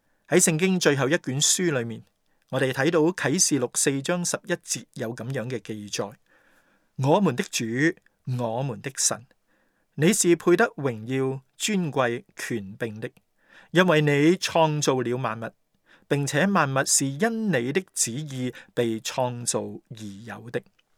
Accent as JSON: {"language": "Chinese", "country": "China", "tie": "born there", "said": "而事实上他甚至没有问我究竟想不想出生于中国。当然如果他问我的话，我仍然很开心地选择出生在中国。"}